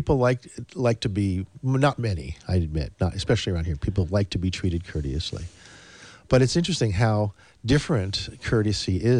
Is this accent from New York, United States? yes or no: yes; New York, United States; Don't get me wrong. I'm from New York.